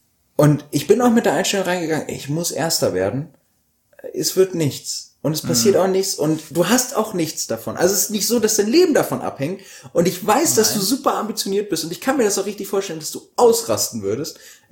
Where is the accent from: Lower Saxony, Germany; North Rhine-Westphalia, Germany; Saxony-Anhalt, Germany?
Lower Saxony, Germany; vor den Toren Hannovers findet da statt, wo ich aufgewachsen bin